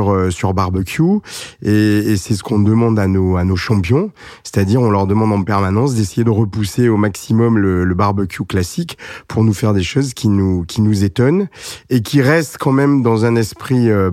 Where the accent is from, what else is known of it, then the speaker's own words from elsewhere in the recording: Arles, Provence-Alpes-Côte d'Azur, France; moi, je suis un Provençal typique, puis en plus, je suis Camarguais, donc je suis Arlésien. Donc, on est dans une zone d'élevage.